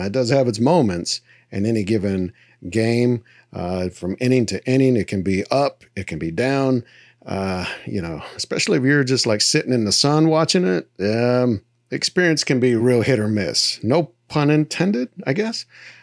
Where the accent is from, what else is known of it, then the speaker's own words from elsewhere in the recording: Texas, United States; You know, growing up in Texas, it's not just baseball.